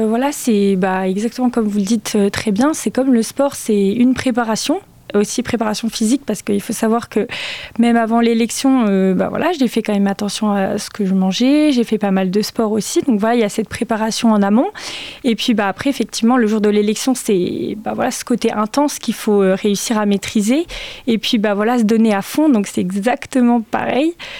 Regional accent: Bourgogne-Franche-Comté, France; moi je suis toujours restée ici, donc je suis née dans la Nièvre, j'ai fait toute ma scolarité ici, j'ai fait une partie de mes études, donc je suis partie un petit peu sur Dijon, je suis restée quand même dans la Bourgogne

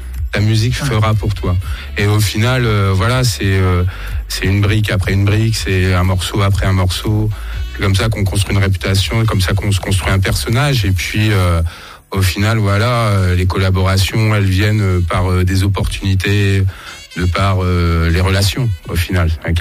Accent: Nevers, Bourgogne-Franche-Comté, France; Je suis Nivernais, je suis né à Nevers. Donc voilà, j'habite dans le coin aussi. J'ai jamais trop quitté le coin. J'ai fait quelques villes, mais je suis revenu à la base.

